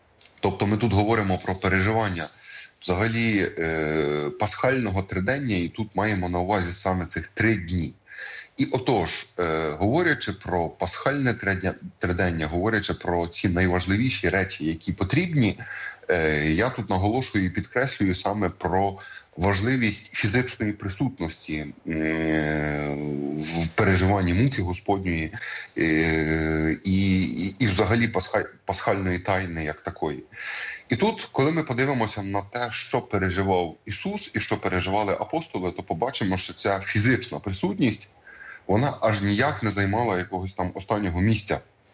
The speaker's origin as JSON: {"language": "Ukrainian", "town": "Sharhorod", "region": "Vinnytsia Oblast", "country": "Ukraine", "tie": "born or raised there", "said": "в моєму рідному Шаргороді"}